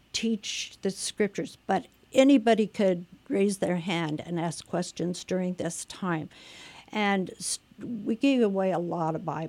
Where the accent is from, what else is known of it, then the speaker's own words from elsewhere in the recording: Colorado, United States; moved away as an adult; also born or lived in Virginia; I was born and raised in Colorado and migrated east later in life and did the most of my career in the Virginia area